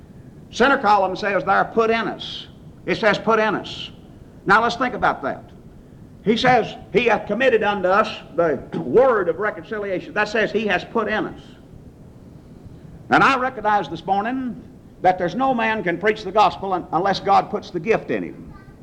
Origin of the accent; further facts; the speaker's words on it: Texas, United States; accent: Texan; I speak a version of it known as bad Texan